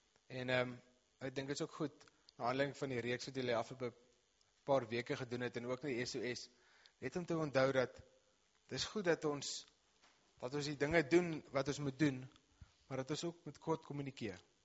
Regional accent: Malmesbury, Western Cape, South Africa; ek kom van Mamesbury af, maar vanoggend het ek van IJsselfontein afgekom, my skoonouers is daar

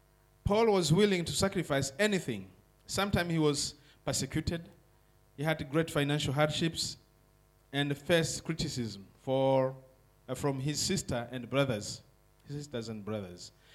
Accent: Tanzania; also born or lived in Kenya / Congo; I grew up in different countries. I grew up in Tanzania. I grew up in Kenya. I grew up in Congo.

